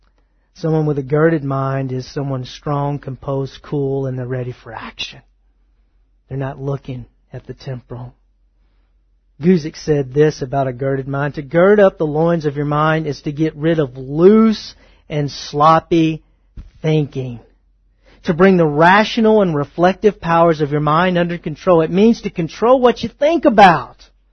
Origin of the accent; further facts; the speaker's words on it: Texas, United States; I'm from East Texas, so bear with me.